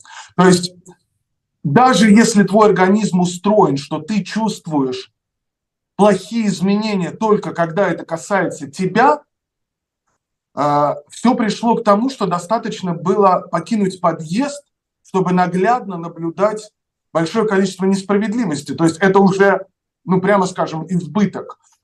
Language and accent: Russian; Russia; moved away as an adult; 14 января вышел альбом музыкальный, и 21 января я уехал из России.